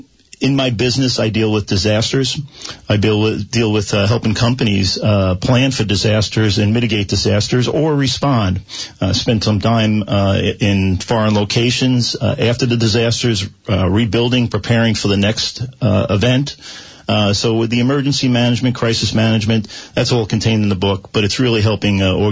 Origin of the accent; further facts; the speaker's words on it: New York, United States; So where I grew up on New York and Long Island, this was kind of a way of life.